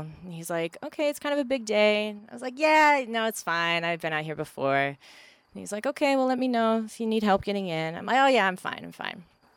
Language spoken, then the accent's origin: English; California, United States; And I'm from California, from the Bay Area, and my whole life I grew up next to the ocean